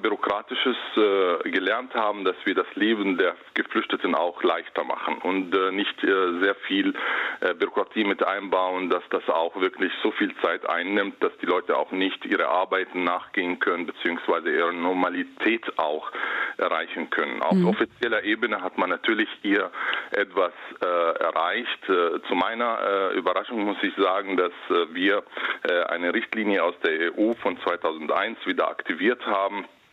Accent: Germany; worauf ich persönlich als Deutscher stolz bin, muss ich sagen

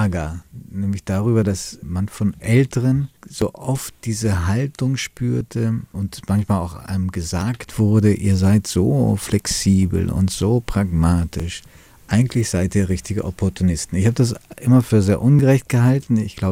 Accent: Italy; also born or lived in Sweden; ich bin in Schweden geboren worden. Ich kam dann als kleiner Junge nach Italien in eine italienische Großfamilie.

